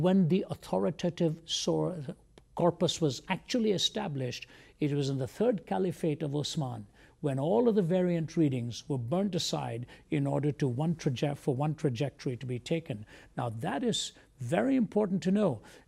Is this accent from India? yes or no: yes; India; I grew up in India. Most of my friends were either Hindu or Muslim.